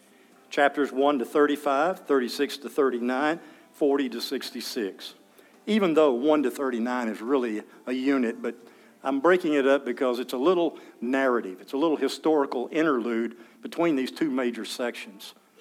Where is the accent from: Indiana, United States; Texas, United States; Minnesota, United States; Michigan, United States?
Texas, United States; now in Arkansas, United States; I am from Texas, but I was converted and came to Arkansas.